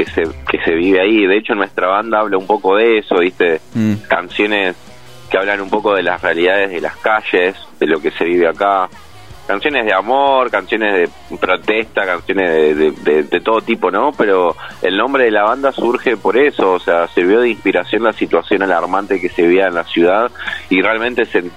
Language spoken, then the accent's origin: Spanish; Rojas, Buenos Aires Province, Argentina; now in Rosario, Argentina; Yo vengo de una ciudad más chica, hace 10 años que vivo en Rosario.